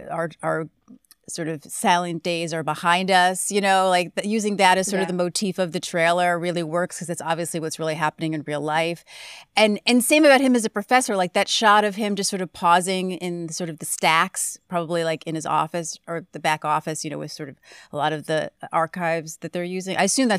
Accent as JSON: {"language": "English", "town": "New York City", "region": "New York", "country": "United States", "said": "I mean, even just being a New Yorker when he rides the horse through the 59th Street subway"}